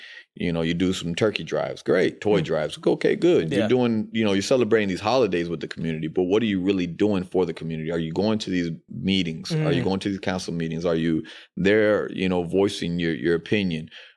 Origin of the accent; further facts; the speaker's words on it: Fort Myers, Florida, United States; Well, you know, it's my hometown. Yeah, my children are here. My family's here. My businesses are here.